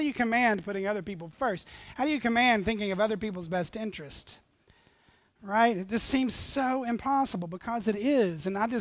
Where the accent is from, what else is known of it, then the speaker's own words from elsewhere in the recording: Texas, United States; and I'm from Texas, and Texans love their personal space.